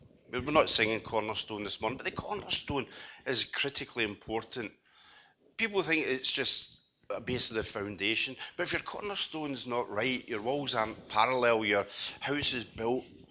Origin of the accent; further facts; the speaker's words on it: Scotland, United Kingdom; it just remains for me as a Scotsman to say Happy New Year.